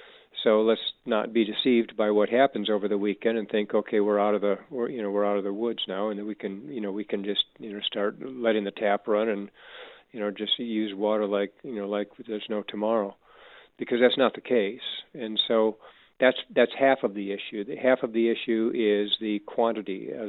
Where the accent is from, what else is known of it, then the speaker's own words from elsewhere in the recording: Ann Arbor, Michigan, United States; born there; I was born in Ann Arbor, and it's nice to see them actually doing well.